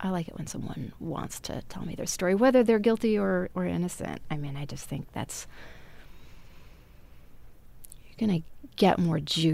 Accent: Wisconsin, United States; I think some of that is because, you know, I grew up in Wisconsin

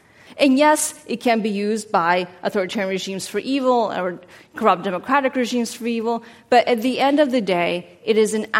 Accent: Russia; English is a second language; moved away; I grew up in the Soviet Union

